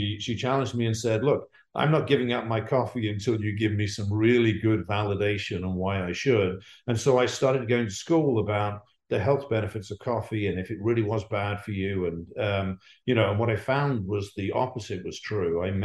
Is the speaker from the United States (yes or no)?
no; England, United Kingdom; and I'm English, and I was a tea drinker, and I never drank coffee.